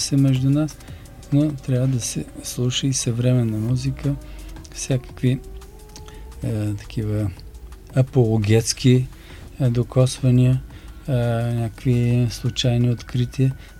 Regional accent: Belitsa, Dobrich Province, Bulgaria; Това беше на 5 км от нашето село Белица, където съм израснал в Добруджа, това до Дунава.

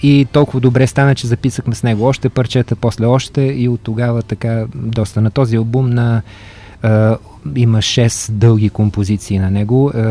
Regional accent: Moscow, Russia; Ние си говорим по-руски, защото той е от Москва и аз съм от Москва отчасти.

